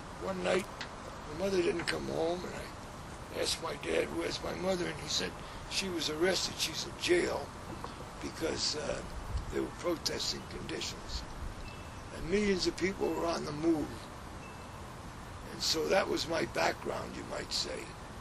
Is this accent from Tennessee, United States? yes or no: no; New York, United States; born there; Well, I was born in New York City. I had no choice in the matter.